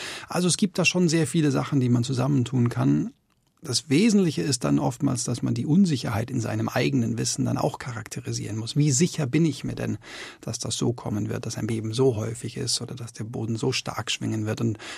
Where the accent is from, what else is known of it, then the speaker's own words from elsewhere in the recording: North Rhine-Westphalia, Germany; ich komme aus dem Ruhrgebiet, da war das eigentlich schon seit 50, 100 Jahren so